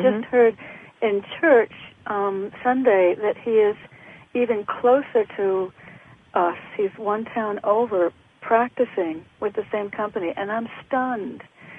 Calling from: New Haven, Connecticut, United States; Hi, Donna. … in Connecticut. How are you?

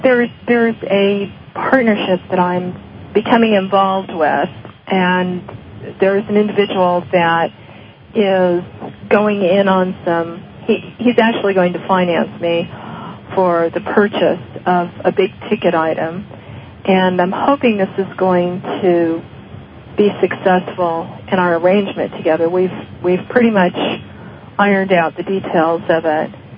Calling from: Glendale, Arizona, United States; Arizona in Glendale.

